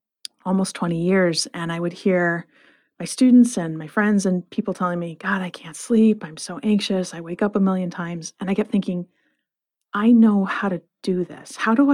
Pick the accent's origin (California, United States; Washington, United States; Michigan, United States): Michigan, United States; Flint; And I grew up in Flint, Michigan. And, you know, it wasn't a super safe place even then.